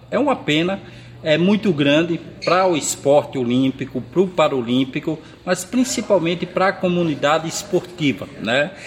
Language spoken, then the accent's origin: Portuguese; Natal, Rio Grande do Norte, Brazil; now in Rio de Janeiro, Brazil; eu sou de Natal, no Rio Grande do Norte, mas eu tenho o Rio de Janeiro como a minha segunda cidade